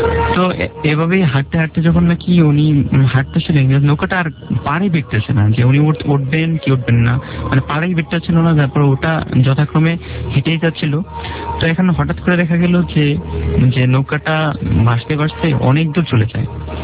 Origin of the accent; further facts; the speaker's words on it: Dhaka, Dhaka Division, Bangladesh; আমি এসেছি পুরান ঢাকা থেকে।